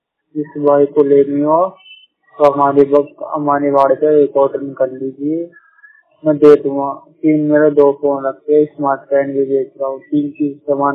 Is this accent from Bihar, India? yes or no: no; Meerut, Uttar Pradesh, India; मैं पढ़ता हूँ, मेरठ का रहने वाला हूँ।